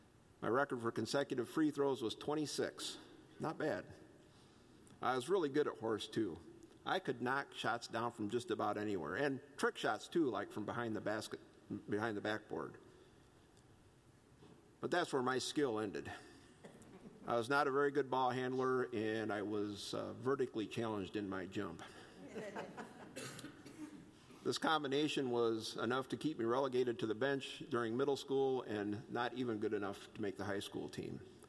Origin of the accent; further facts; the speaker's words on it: Indiana, United States; I grew up in Indiana, actually in a small town in northern Indiana.